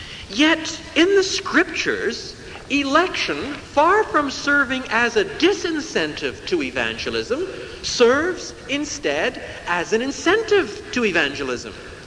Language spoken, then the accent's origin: English; Quebec, Canada; I'm a Canadian. I was reared in French Canada. in those rather discouraging days in the 40s and 50s